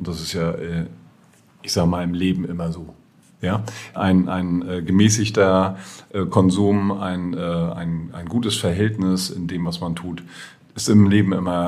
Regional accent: Schwerin, Mecklenburg-Vorpommern, Germany; now in Rostock, Germany; Ich bin ein gebürtiger Schweriner, bin am, ich sag mal, 5 Minuten mit dem Fahrrad vom Zippendorf Strand entfernt groß geworden. Meine Eltern wohnen jetzt in Pinno, da ist auch immer Wasser in meiner Nähe gewesen. Wohne jetzt seit über 30 Jahren in Rostock.

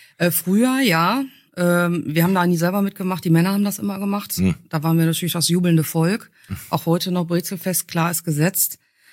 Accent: Dorsten, North Rhine-Westphalia, Germany; also born or lived in Switzerland; Ich bin in der Schweiz geboren und ich glaube, ich habe die längste Zeit, also bis letztens in Dorsten gelebt, weil meine Eltern dann da irgendwann gelandet sind, als wir in die Schule gekommen sind.

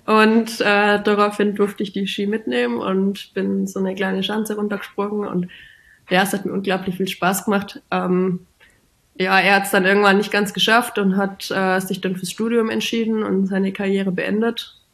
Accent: Baiersbronn, Baden-Württemberg, Germany; Daher habe ich mich dann doch entschieden, meine Heimat in Baiersbronn zu verlassen. Aber nichtsdestotrotz bin ich trotzdem noch Baiersbronnerin und komme sehr, sehr gerne immer wieder heim.

